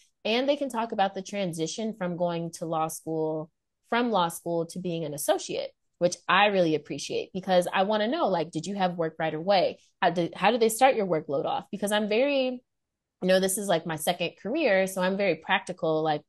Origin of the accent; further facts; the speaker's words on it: Midwest, United States; I am from the Midwest, and I went to a PWI